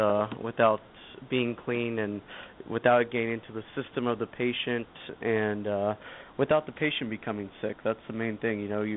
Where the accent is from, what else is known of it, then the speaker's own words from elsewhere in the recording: Tucson, Arizona, United States; open up a lab down here in Tucson, and I'm from Tucson originally